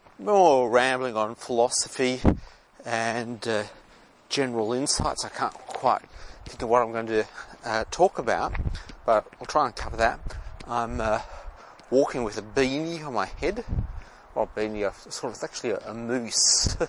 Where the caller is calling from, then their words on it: Sydney, New South Wales, Australia; I'm broadcasting from Australia, Sydney, Australia, and generally we're called subtropical.